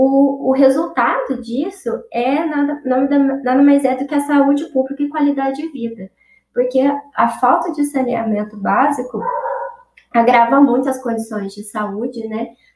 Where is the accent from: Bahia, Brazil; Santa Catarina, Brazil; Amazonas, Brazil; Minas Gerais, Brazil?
Minas Gerais, Brazil; Brasópolis; Eu sou de Brasópolis, estou trabalhando aqui em Itajubá